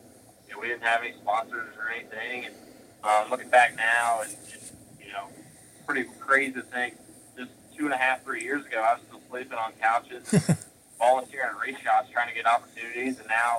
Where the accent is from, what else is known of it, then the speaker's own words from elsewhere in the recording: Indiana, United States; For me, obviously, growing up in Indiana, the Indianapolis 500 is obviously close to home